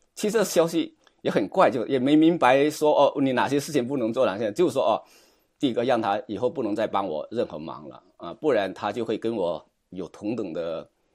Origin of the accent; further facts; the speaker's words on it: southern China, China; 因为我是从这中国南方农村出来的，我们家很少有这种表达，我们大家很多在中国长大人可能知道